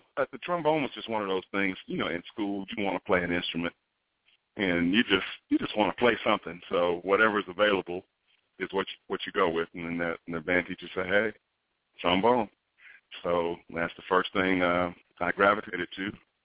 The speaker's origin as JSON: {"language": "English", "town": "Birmingham", "region": "Alabama", "country": "United States", "tie": "born or raised there", "said": "She's still a minister of music at the church that I grew up in Birmingham, Alabama."}